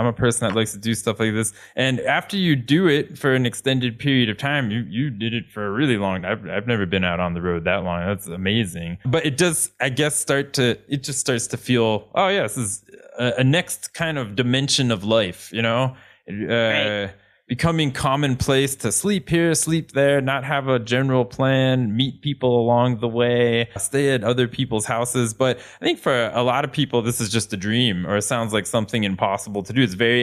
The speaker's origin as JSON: {"language": "English", "country": "United States", "said": "and I'm from United States, but I've only done my most of my long distance biking has been in Europe."}